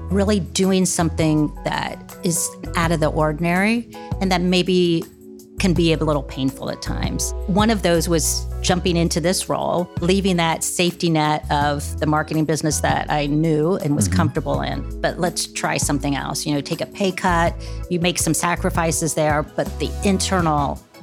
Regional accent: Kenton, Ohio, United States; So I grew up outside of Columbus, small farm community called Kenton, about 60 miles northwest, and loved it.

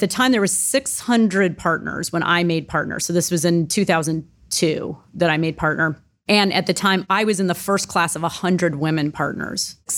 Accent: Akron, Ohio, United States; I have not always lived in Columbus. I grew up in Akron, Ohio, and went to IU, Indiana University, for undergrad.

